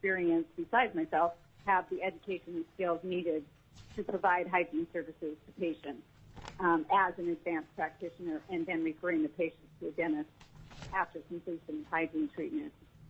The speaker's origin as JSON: {"language": "English", "town": "Anchorage", "region": "Alaska", "country": "United States", "said": "but myself, and I'm from Anchorage, Alaska."}